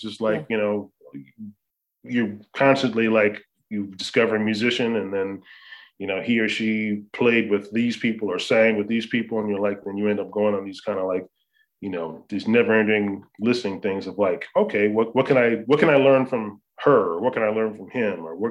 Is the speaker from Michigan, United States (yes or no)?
no; Evanston, Illinois, United States; growing up in Evanston, you know, huge diverse population